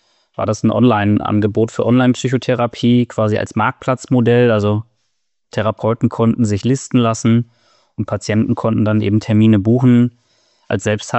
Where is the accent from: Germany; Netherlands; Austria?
Germany; Northern Germany; als Norddeutscher bin ich dann immer dann noch eher beim Pils hängen.